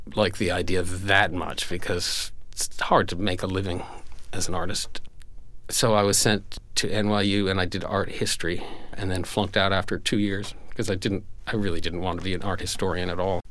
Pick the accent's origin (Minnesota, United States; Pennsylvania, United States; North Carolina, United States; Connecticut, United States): Connecticut, United States; Tavern Island; also born or lived in Richfield; No, I was born in Richfield, but I was actually moved from there when I was about 4. We moved to an island off the coast of Connecticut in Long Island Sound, just half a mile offshore.